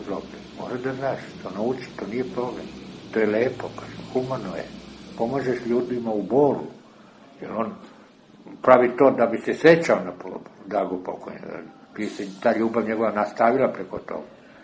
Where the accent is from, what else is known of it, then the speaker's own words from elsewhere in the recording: Belgrade, Serbia; born there; Ja sam rođen u Beogradu 42. u Trećem Rajhu.